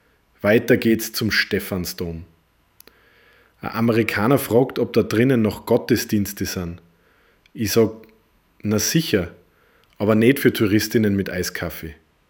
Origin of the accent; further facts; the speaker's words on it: Vienna, Austria; mein geliebtes, widerspenstiges, geschmackiges Wien. Geboren in Simmering, groß geworden im Schatten vom Zentralfriedhof.